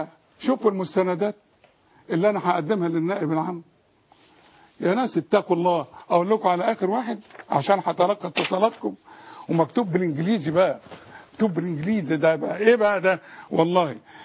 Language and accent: Arabic; Egypt; علينا كمصريين